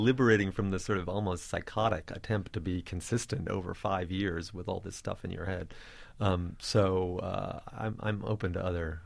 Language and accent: English; Wellesley, Massachusetts, United States; also born or lived in Kingston; Sort of an amalgam of the two towns that I grew up in Massachusetts, Kingston and Wellesley.